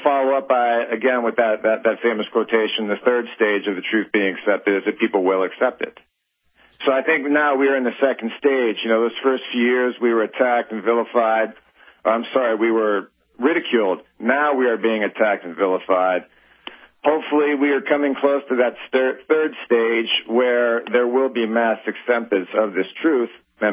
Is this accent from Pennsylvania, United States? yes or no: yes; Erie, Pennsylvania, United States; You know, I was asked to do a newspaper article for my hometown. And it was just one of those deals, where are they now? What are they doing now that they're retired? And I just, again, I felt compelled to at least let people in Erie, Pennsylvania